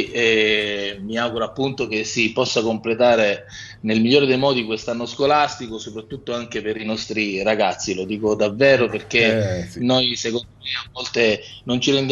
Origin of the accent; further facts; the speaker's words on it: Southern Italy, Italy; da buon terrone vi posso assicurare